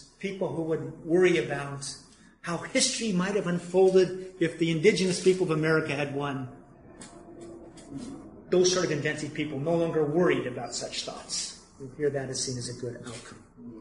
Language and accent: English; Cambridge, Massachusetts, United States; I'm from Cambridge, where Harvard University is. Up until recently, there was an Agassiz school.